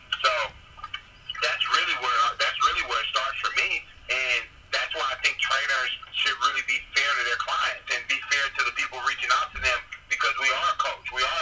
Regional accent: Houston, Texas, United States; now in Los Angeles, United States; I'm from Houston, Texas, but I am based out of Los Angeles.

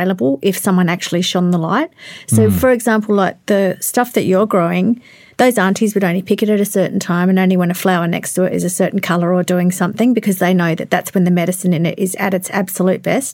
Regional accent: New South Wales, Australia; I'm Barkindji, so I'm from Western New South Wales

